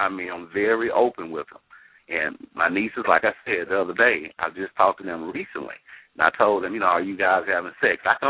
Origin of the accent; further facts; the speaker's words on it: Memphis, Tennessee, United States; I was raised in South Memphis, in the hood, but my dad wasn't in the home for after a certain period, but he was a politician.